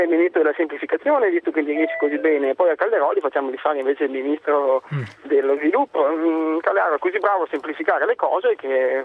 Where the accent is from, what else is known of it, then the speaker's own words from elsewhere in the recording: Veneto, Italy; io poi sono veneto